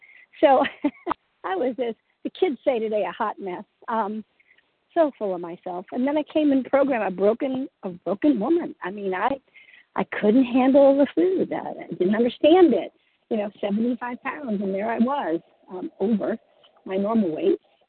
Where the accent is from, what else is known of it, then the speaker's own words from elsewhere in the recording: Maryland, United States; from Maryland